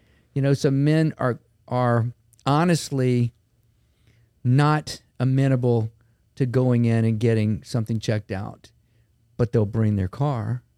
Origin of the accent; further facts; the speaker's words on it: Baton Rouge, Louisiana, United States; I grew up in Baton Rouge, been here my whole life, went to Catholic High, went to LSU, LSU Med School in Shreveport, and then I trained at Ochsner in internal medicine and came back home.